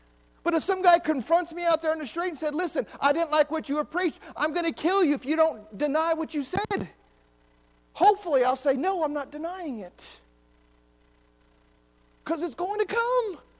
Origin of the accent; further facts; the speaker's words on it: United States; I thank God I'm an American.